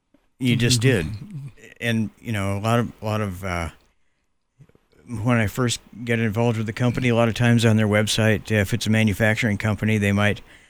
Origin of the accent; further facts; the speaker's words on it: Oklahoma, United States; also born or lived in Texas; I'm from Oklahoma and Texas. I got a free public education in Oklahoma and Texas.